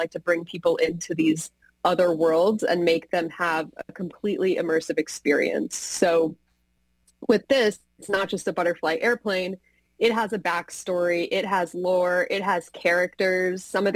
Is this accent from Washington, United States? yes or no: no; St. Louis, Missouri, United States; A fun fact is that I am from St. Louis